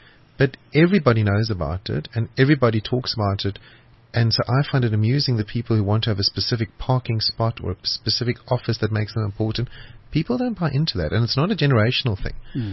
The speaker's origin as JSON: {"language": "English", "town": "Johannesburg", "region": "Gauteng", "country": "South Africa", "tie": "born or raised there", "said": "So I grew up in Joburg. I'm a proud South African. I've got a tattoo of Africa. I've got a tattoo of Joburg skyline."}